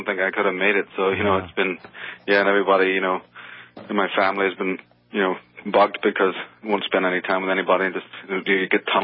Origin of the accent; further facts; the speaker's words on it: Ireland; moved away as an adult; He was there for me as an Irishman coming to this shores, and, you know, he would stand up and talk about Druidism, and my eyes would just go, my God, this man knows more about my country's ancient history than I do.